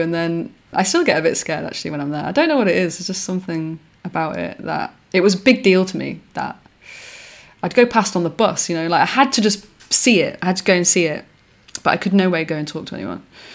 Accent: Manchester, North West England, United Kingdom; I was brought up on quite a rough council estate in Manchester.

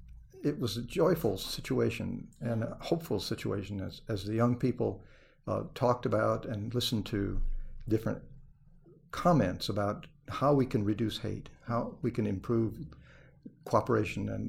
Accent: Great Bend, Kansas, United States; also born or lived in Nebraska; I think the first time I voted was in Great Bend, Kansas, when I grew up partly in Kansas and partly in Nebraska.

